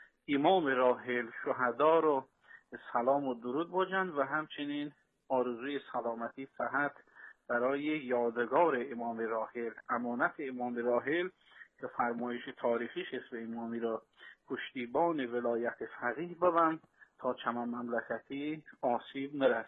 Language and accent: Persian; Iran; چما وظیفه به عنوان یک ایرانی